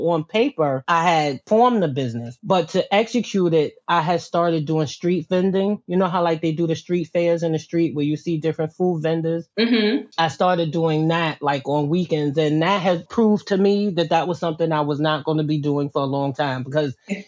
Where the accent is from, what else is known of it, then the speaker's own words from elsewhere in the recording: New York City, New York, United States; me growing up in Harlem, I was very well connected to a lot of the Harlem type organizations that focus on businesses, family businesses, and Black businesses.